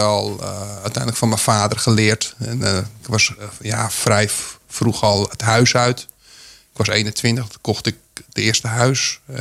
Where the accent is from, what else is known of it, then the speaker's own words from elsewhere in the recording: Den Helder, North Holland, Netherlands; also born or lived in The Hague; Ik ben er opgegroeid, ja. Maar latere leeftijd heb ik een move gemaakt. Ik heb in Den Haag gewoond. Ik ben later weer teruggegaan naar Juliaandorp. Dorpje naast Den Helder.